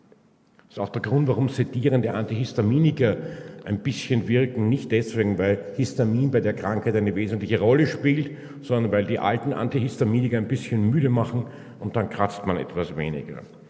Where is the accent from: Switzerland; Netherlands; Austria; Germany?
Austria; Vienna; so wie man bei uns in Wien sagt, im Wiegelwogel ist